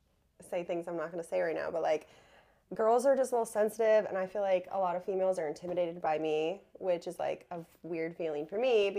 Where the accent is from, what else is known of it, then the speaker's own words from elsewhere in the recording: Michigan, United States; I grew up in Michigan, like with like lifted trucks and like four-wheelers.